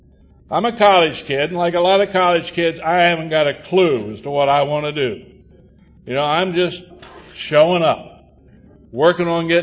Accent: Hagerstown, Maryland, United States; I was born and raised in Hagerstown. My wife and I moved back to Hagerstown.

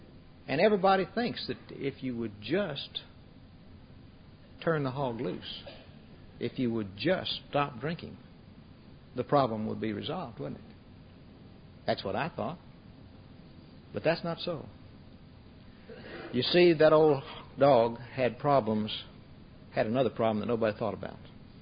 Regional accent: Texas, United States; I was raised in West Texas in a nice little community, 1,500 people in the town, and I lived about 10 miles north of there. And I was a happy kid. My folks were two-generation Texans

